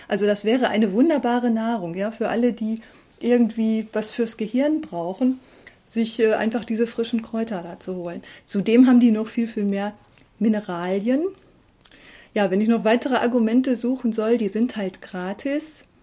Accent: North Rhine-Westphalia, Germany; ich komme aus dem Ruhrgebiet

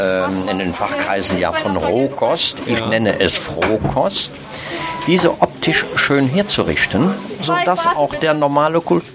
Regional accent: Mönchengladbach, North Rhine-Westphalia, Germany; Ich komme aus Mönchengladbach

